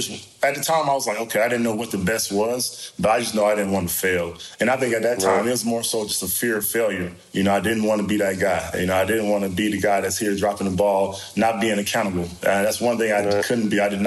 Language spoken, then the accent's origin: English; Georgia, United States; I'm from Georgia. I'm used to seeing it. And the problem I feel like I have is that, being from Georgia, you're seeing it all the time.